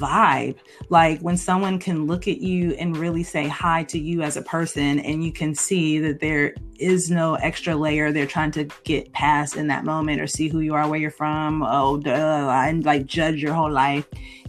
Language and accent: English; California, United States; We are from California.